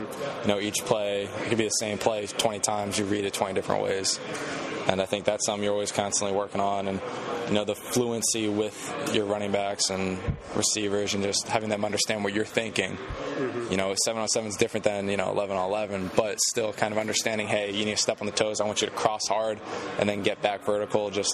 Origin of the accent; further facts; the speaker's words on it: Florida, United States; I'm from Florida, but I go deep sea once in a while.